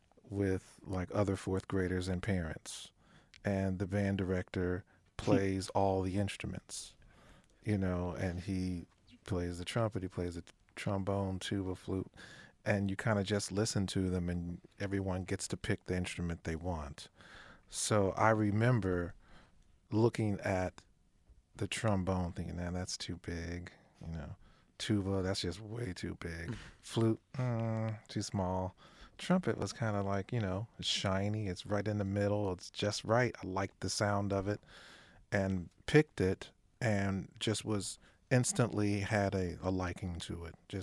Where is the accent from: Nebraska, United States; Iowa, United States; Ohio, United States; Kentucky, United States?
Ohio, United States; Cincinnati; I grew up in Cincinnati, Ohio.